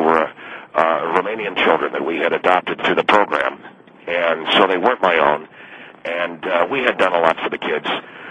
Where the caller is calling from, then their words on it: Phoenix, Arizona, United States; I live in Phoenix, Arizona, Phil, and I know very well how hot it can get.